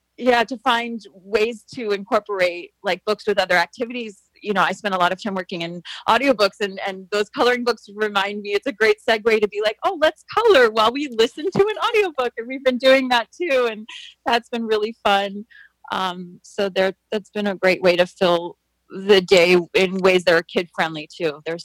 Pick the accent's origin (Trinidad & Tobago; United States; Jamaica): United States; New York; because I'm from Long Island and I grew up going to the Halfell Hills Library, but that's very close to Syosset